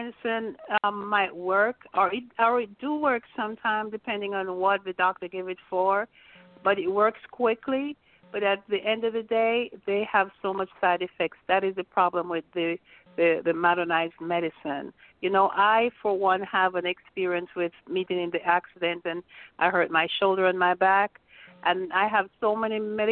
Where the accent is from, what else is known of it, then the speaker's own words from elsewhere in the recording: Jamaica; I'm from Jamaica. I boil them all, and I feel better when I boil my bush.